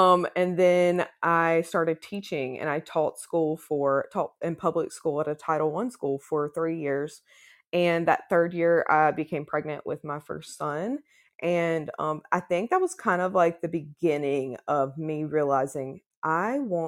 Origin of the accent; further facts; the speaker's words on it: the South, United States; I grew up in the South. And so you grow normally, if you're in the South, you grow up in church as well. And I grew up in an SVC church.